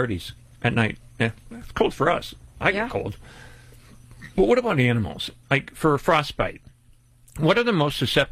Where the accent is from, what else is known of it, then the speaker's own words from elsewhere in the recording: Scranton, Pennsylvania, United States; like in our hometown, myself and my niece Kayla are here. We're from Scranton, Pennsylvania